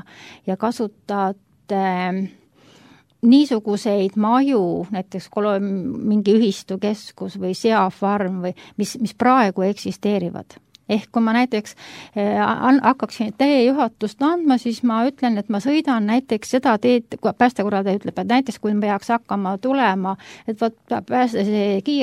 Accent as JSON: {"language": "Estonian", "region": "Järva County", "country": "Estonia", "said": "Mina ka maa inimene. Ja mina olen Järvamaalt pärit"}